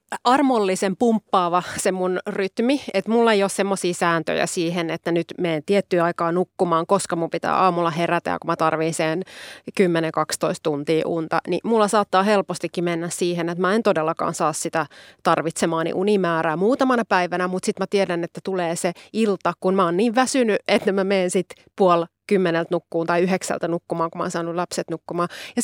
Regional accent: Kokkola, Central Ostrobothnia, Finland; mä oon Kokkolasta kotosi

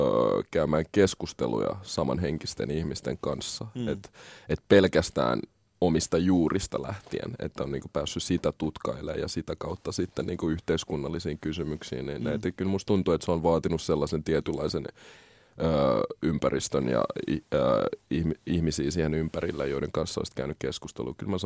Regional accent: Helsinki, Uusimaa, Finland; mä oon kasvanut Koillis-Helsingissä, Malmilla, joo, ollut tosi monikulttuurinen ystäväpiiri

